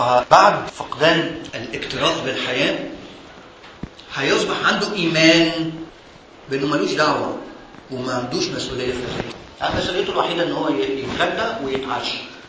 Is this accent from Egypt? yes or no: yes; Egypt; عدم الالتزام اللي إحنا فيه كمصريين هو اضطراب فكري وليس مجرد عادة سلوكية